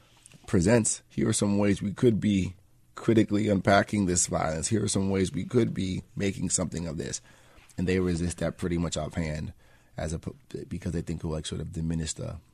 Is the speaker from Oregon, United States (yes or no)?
no; Spring Valley, New York, United States; also born or lived in Queens; I was born in Queens. I grew up there, but very early on we moved to Spring Valley, Rockin County, right. Which is just outside the city.